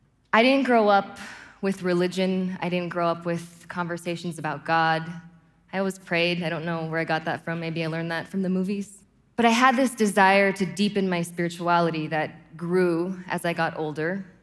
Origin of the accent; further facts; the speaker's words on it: Los Angeles, California, United States; And this is me. I grew up in Los Angeles. I went to an extremely diverse private school